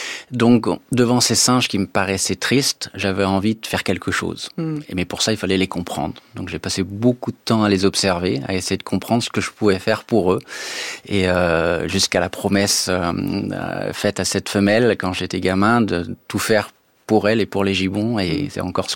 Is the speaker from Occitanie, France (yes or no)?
no; Fayence, Provence-Alpes-Côte d'Azur, France; Je suis originaire du village de Fayence.